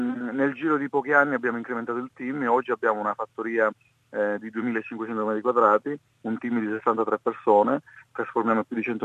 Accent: Sicily, Italy; io vengo dalle isole Eolie, dalla provincia di Siracusa

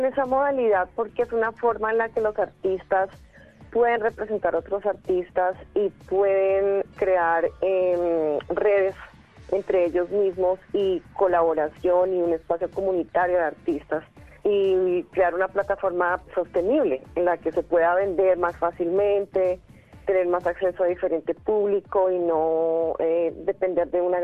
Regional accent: Colombia; que soy colombiana.

